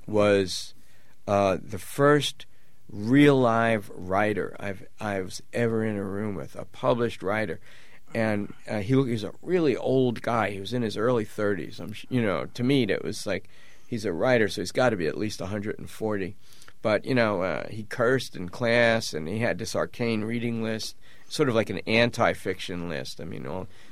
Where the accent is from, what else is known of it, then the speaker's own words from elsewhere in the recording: New York City, New York, United States; I grew up in the Bronx in a working-class housing project, and basically everybody spoke like everybody else. We didn't know we were from the Bronx.